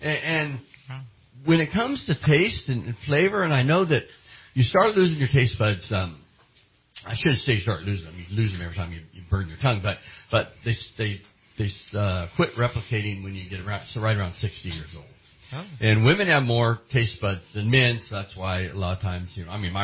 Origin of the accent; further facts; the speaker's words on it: San Jose, California, United States; born there; I think that's where I was named after, since I was born in San Jose.